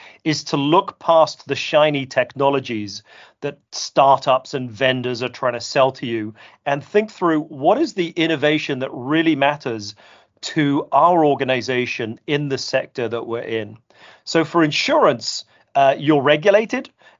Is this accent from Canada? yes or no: no; United Kingdom; as you've worked out, I am indeed British.